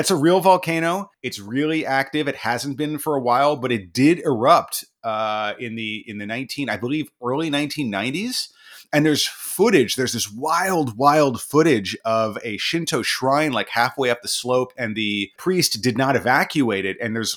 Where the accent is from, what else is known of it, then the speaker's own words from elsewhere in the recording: Maryland, United States; I grew up in Maryland, right?